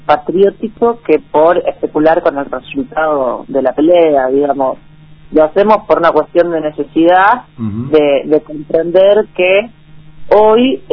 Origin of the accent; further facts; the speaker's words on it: Moreno, Buenos Aires Province, Argentina; Yo personalmente soy de Moreno, un poco tengo el corazón en Berisso, un poco en Moreno, es así, por cuestiones familiares.